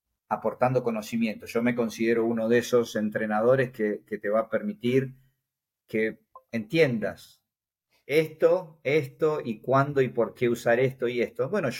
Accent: Patagonia, Argentina; el haber nacido y criado en la Patagonia

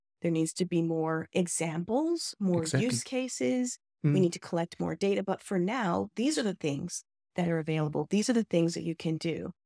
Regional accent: United States; I'm speaking very generally, but I can't because I'm American here.

